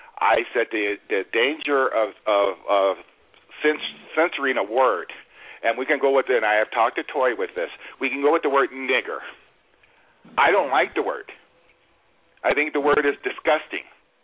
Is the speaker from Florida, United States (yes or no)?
no; Ventura, California, United States; Now, the town he was killed in, I was raised in. I was raised in Ventura, California.